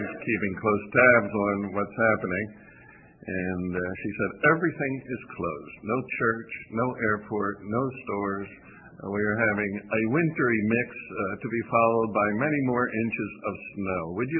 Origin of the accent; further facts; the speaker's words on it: East Coast, United States; also born or lived in Lombard; If you're on the East Coast, like I grew up